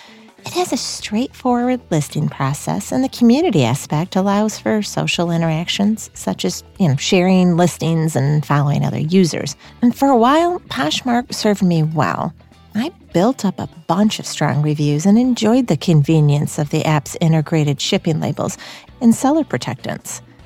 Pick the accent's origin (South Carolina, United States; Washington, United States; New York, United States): New York, United States; from New York.